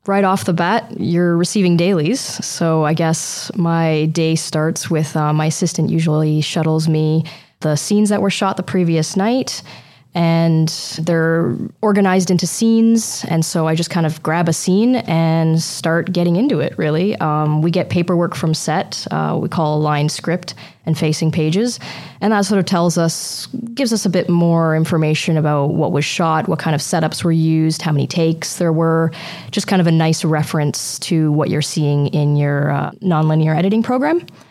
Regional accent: Toronto, Ontario, Canada; I'm from Toronto originally

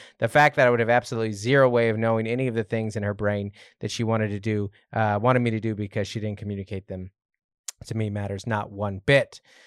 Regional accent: Texas, United States; The wonderful thing about being a Texan is that we have pride in our country/state, and we love it more than anyone else could.

